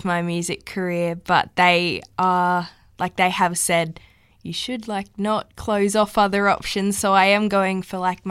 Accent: Cessnock, New South Wales, Australia; Yes, so I am from the Cessnock area and I am 17 years old.

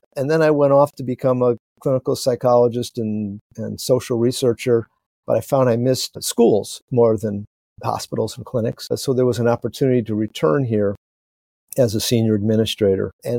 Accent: Chicago, Illinois, United States; So I grew up here in Chicago, and I've lived essentially within a mile radius of the circumference has been about a mile radius.

